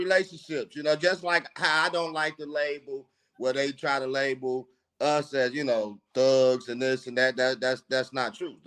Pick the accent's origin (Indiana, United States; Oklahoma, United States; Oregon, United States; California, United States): Indiana, United States; Gary; I grew up in Gary, Indiana.